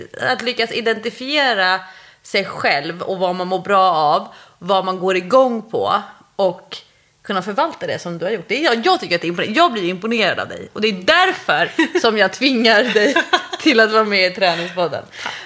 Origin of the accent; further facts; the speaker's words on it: Norrland, Sweden; varning, jag är ju norrlänning